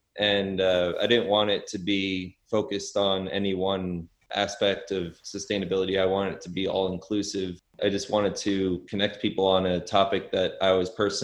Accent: New York, United States; now in Portland, United States; I'm from Portland, Oregon, although I grew up in New York.

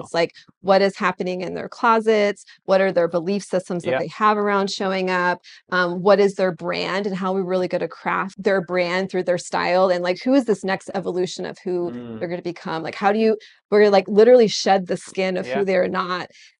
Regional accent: Virginia, United States; So I grew up in Virginia, and when I was a little girl, my mom used to sew me dresses when I was in preschool.

